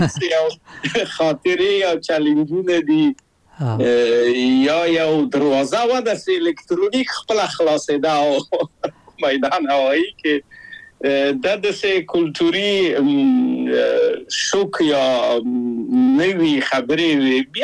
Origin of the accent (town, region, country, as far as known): Kabul, Afghanistan; moved away